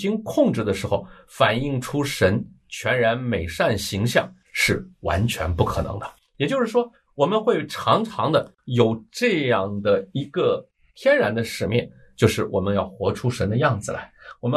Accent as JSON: {"language": "Chinese", "country": "China", "said": "我们中国有一句土话叫酒是粮食精嘛"}